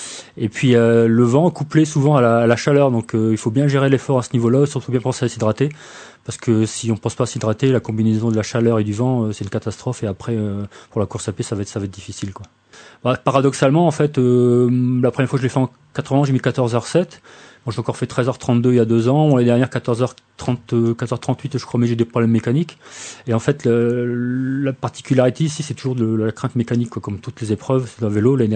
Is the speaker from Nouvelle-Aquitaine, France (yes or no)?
no; Hauts-de-France, France; nous, je viens du Nord, hein, c'est en fait un peu banal ce que je dis, mais s'il fait froid, tout ça, ça me dérange pas, quoi.